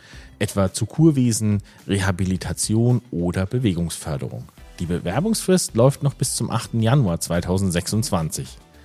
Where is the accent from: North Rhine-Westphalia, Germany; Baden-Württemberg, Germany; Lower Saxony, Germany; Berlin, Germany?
Berlin, Germany; born there; Ich selbst bin gebürtiger Berliner